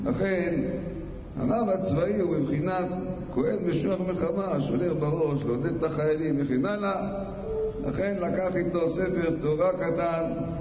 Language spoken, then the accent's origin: Hebrew; Jerusalem, Jerusalem District, Israel; אני יהודי ירושלמי